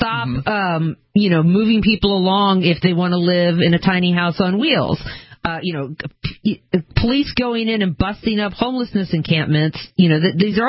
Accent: Seattle, Washington, United States; I'm originally from Seattle, and there's just a mess of this there

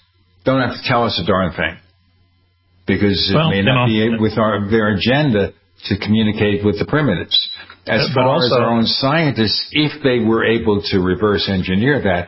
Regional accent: New York, United States; Well, I'm from New York. I like Sicilian pizza.

